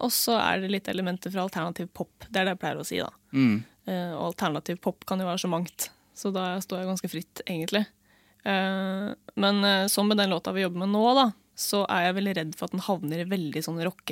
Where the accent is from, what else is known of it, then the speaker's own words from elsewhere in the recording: Møre og Romsdal, Norway; born there; Så jeg ble født på Sunnmøre, jeg også.